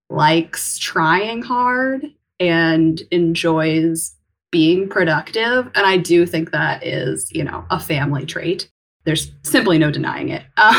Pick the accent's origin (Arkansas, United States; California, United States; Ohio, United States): Ohio, United States; Coldwater; I was born and raised in Coldwater, Ohio.